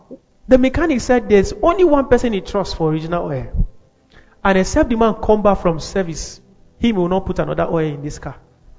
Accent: Kaduna, Kaduna State, Nigeria; I come from Benue, but I grew in Kaduna.

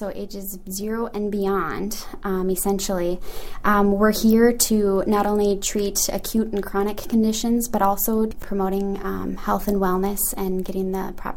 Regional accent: Dawson, Minnesota, United States; I'm down in my hometown of Dawson, Minnesota.

